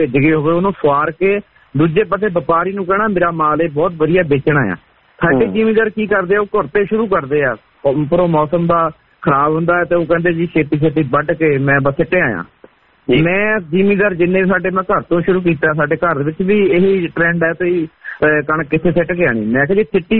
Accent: Jattpur, Punjab, India; ਸਾਨੂੰ ਮਲਕੀਆ ਸਿੰਘ ਪਿੰਡ ਹੈਗਾ ਜੀ ਮੇਰਾ ਹਾਜੀਪੁਰ ਲਹਿਰਾ ਪਹਿਲਾਂ ਪਿੰਡ ਹੈਗਾ ਸਾਡਾ ਜੱਟਪੁਰ ਬਲਾਚਰ ਦੇ ਕੋਲ ਇੱਧਰ ਅਸੀਂ 15-16 ਸਾਲ ਤੋਂ ਜ਼ਮੀਨ ਇੱਧਰ ਮੁੱਲ ਲਈ ਸੀ

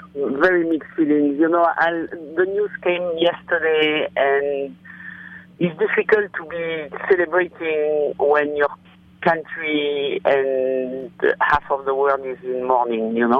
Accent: France; English is a second language; I was born in France and I'm French.

